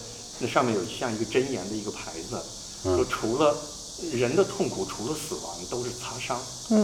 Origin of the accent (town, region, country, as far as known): China